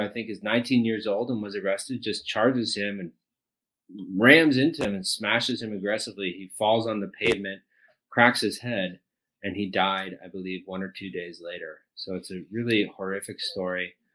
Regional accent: San Francisco, California, United States; I'm from San Francisco

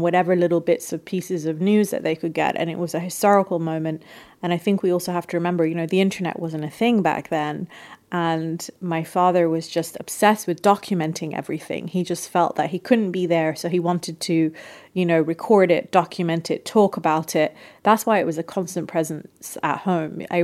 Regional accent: United Kingdom; born there; That was the reason I was born in the United Kingdom, but I always knew that I didn't necessarily belong there.

